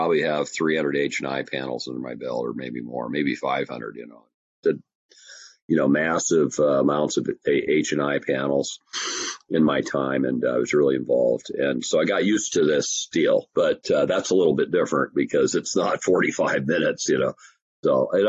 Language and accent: English; Seattle, Washington, United States; So I grew up in Seattle, Washington, in the middle of the city.